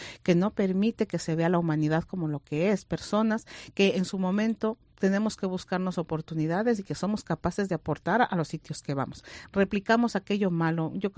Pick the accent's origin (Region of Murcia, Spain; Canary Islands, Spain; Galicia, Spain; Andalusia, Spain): Galicia, Spain; soy gallega retornada.